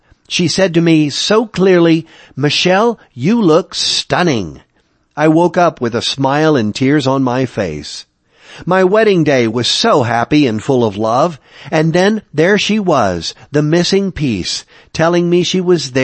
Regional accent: the South, United States; In that awkward space between teenager and adult, my accent was a symbol of everything I thought I hated about my life in the rural South.

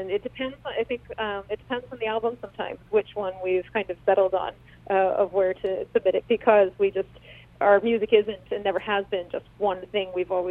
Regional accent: Pennsylvania, United States; born there; So I am American born. I was born in the Philadelphia area

